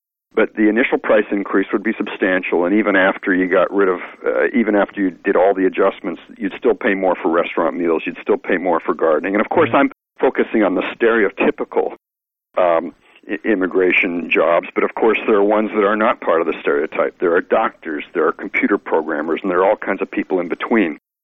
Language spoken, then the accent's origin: English; Canada; now in United States; Folks from India, folks from Canada, like me, I came from Canada, folks from Britain.